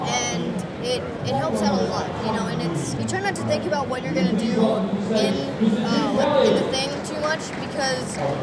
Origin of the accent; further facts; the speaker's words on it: Georgia, United States; I do this thing called the Georgia Cyber Academy, and I'm actually from Georgia.